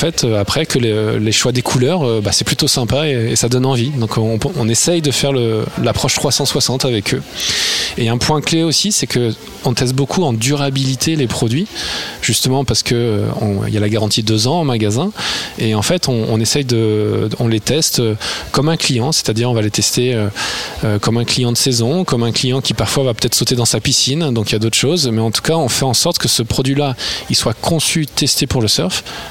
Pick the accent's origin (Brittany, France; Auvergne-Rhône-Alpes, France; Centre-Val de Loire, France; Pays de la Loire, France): Brittany, France; en tant que breton